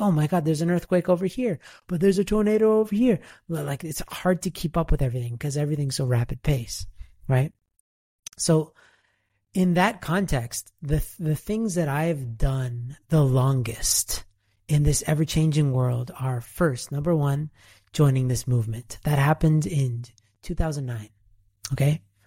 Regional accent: Toronto, Ontario, Canada; But I grew up in Canada, in Toronto, Ontario, Canada, like proper. And if you're from the city, you have to say that you're from the city

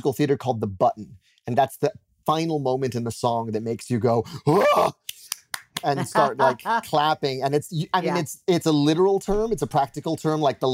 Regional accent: New York, United States; I'm a New Yorker, so I'm pretty morbid. I'm pretty superstitious.

